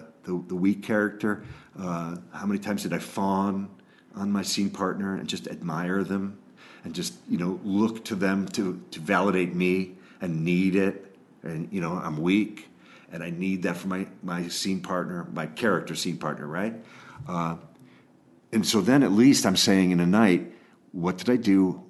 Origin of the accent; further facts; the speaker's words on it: Chicago, Illinois, United States; I grew up in Chicagoland, so I didn't travel far for school.